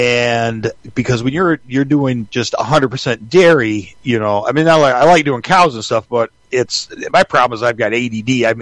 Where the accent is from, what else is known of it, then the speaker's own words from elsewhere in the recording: Otsego, Michigan, United States; I grew up in Otsego, Michigan. Now, this is not to be confused with Otsego County, which is where Gaylord is. The town of Otsego is in Allegan County, which is about halfway betwee